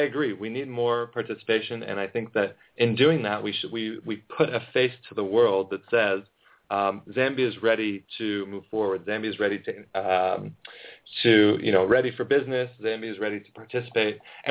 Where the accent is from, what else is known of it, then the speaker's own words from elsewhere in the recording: United States; I mean, I'm originally from America.